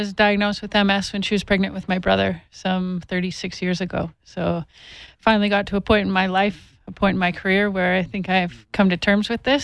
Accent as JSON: {"language": "English", "country": "Canada", "said": "And obviously, as a Canadian, I'd love to see it branch into Canada."}